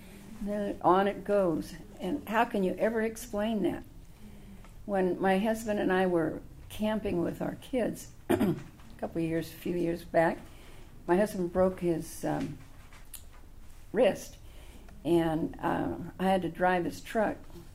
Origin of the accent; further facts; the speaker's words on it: Oakland, California, United States; I mean, I grew up in Oakland. We never locked our door.